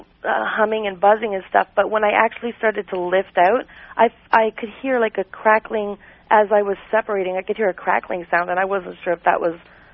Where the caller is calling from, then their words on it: Toronto, Ontario, Canada; I'm calling from Toronto.